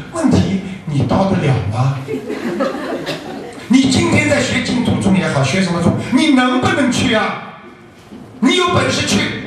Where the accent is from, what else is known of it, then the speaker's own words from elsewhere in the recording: China; 我们啊，如果说我们中国人说冷静是叫你冷下来